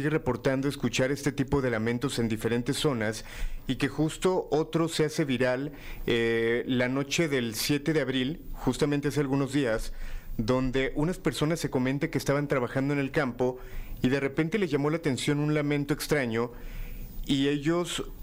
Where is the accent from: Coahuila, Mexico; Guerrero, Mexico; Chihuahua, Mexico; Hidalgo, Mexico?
Hidalgo, Mexico; Tulancingo; yo soy de Hidalgo, pero...